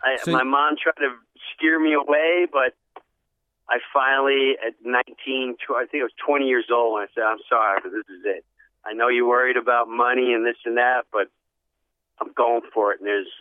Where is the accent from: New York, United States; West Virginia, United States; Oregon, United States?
New York, United States; Long Island; I grew up in Long Island.